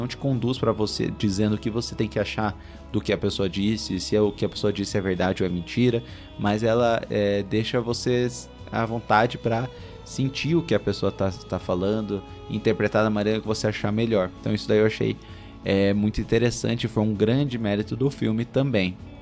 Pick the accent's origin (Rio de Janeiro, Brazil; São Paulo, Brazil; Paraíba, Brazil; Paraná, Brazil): Paraná, Brazil; Curitiba; Eu posso falar isso porque eu sou curitibano